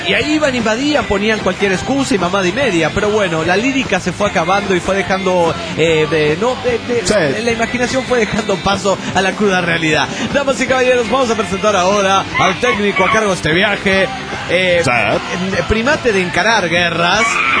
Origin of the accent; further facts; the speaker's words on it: San Ignacio, Misiones, Paraguay; Hola amigos … de San Ignacio del Paraguay, en Paraguay otra vez.